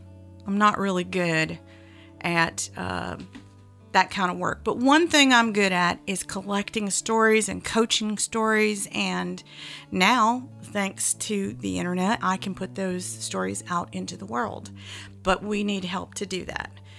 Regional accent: Blue Ridge Mountains, United States; I come from the Blue Ridge Mountains, a long line of domineering Irish women

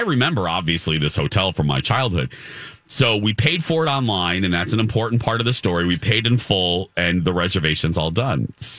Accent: Michigan City, Indiana, United States; he had never been to my hometown, which is Michigan City, Indiana, right there on Lake Michigan near Chicago.

